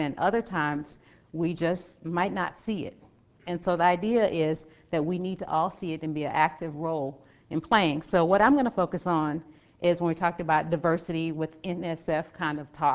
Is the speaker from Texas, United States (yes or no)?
yes; Dallas, Texas, United States; So I'm from Dallas. You have somebody from Dallas, whole group of people from Dallas, from my neighborhood.